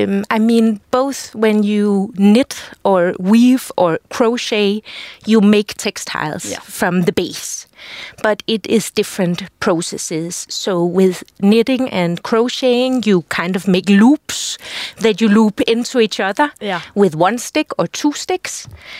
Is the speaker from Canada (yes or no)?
no; Denmark; now in Helsinki, Finland; Yeah, I'm from Denmark. And I fell in love with Helsinki 13 years ago during an Erasmus stay in Aalto University